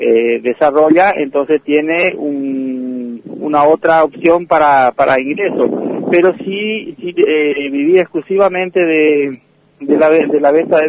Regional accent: San Antonio, Misiones, Argentina; now in Iguazú, Argentina; yo soy nacido en San Antonio, o sea, zona norte también, nací, me crié en la chacra, soy agricultor de cuna, y vine a Iguazú ya hace 23 años, pero en las 2.000 hectáreas hace 5 años más o menos que estoy.

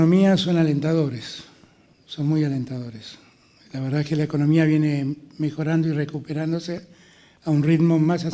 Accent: Argentina

